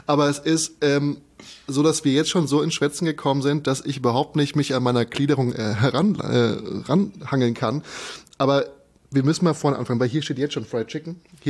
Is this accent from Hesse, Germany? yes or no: yes; Darmstadt, Hesse, Germany; Familie aus Frankfurt, aber ich bin dann in Darmstadt aufgewachsen.